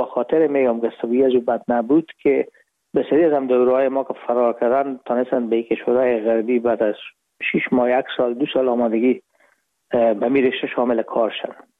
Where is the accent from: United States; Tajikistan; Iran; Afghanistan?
Afghanistan; Herat; moved away as an adult; now in Hamburg, Germany; رفتیم از کابل به هرات و پیش که فاکولته رو پایان برسانیم یا دیپلم بگیریم از هرات از طریق زمینی داخل مرز ایران شدیم، از مرز ایران گذشتیم و داخل پاکستان و از پاکستان قاچاقی آمدیم به آلمان. یعنی میشد سال 1369 که ما به هامبورگ رسیدیم که باشه 1990.